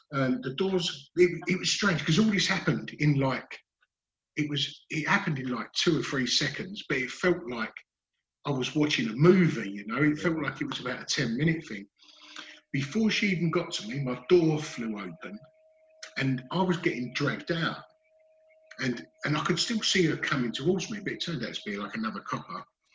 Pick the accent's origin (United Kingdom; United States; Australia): United Kingdom; Dagenham, London; I grew up in Dagenham in Essex, working class family, single parent family.